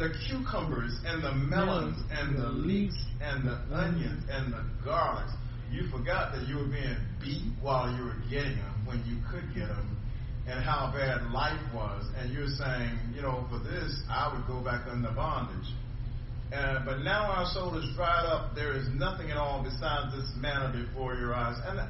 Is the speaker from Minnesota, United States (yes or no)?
no; Philadelphia, Pennsylvania, United States; because I grew up in West Philly, and that sure isn't bird the suburbs.